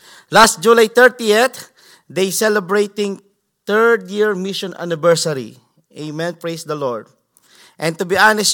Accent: Central Luzon, Philippines; English is a second language; now in United States; I'm 29 years old. Amen. And, you know, church, I was born and raised in Nueva Ecija, Philippines.

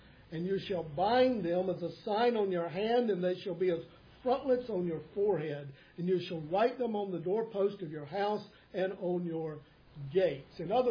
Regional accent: North Carolina, United States; I had gone down to preach a funeral in my hometown in North Carolina.

